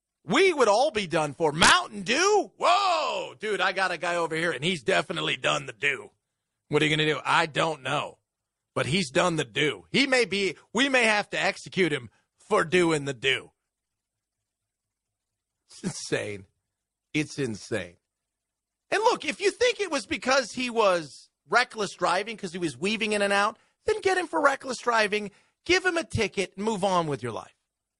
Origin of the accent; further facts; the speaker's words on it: Montreal, Quebec, Canada; It's different where we come from. We're from Montreal.